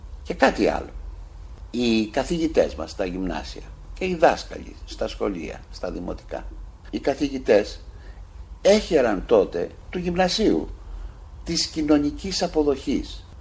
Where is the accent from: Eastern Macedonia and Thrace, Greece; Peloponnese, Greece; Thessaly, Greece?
Peloponnese, Greece; Kyparissia; also born or lived in Ioannina / Patras; Οπότε γεννήθηκα στα Γιάννενα, αλλά στους 9 μήνες αναγκαστήκαμε να φύγουμε, να γυρίσουμε πίσω στην Πάτρα, από όπου καταγόταν η μητέρα μου. Εκεί παραμείναμε μέχρι το 47, μέχρι ότου ήμουν περίπου 4 ετών. Και αμέσως μετά μεταφερθήκαμε στην Κυπαρισία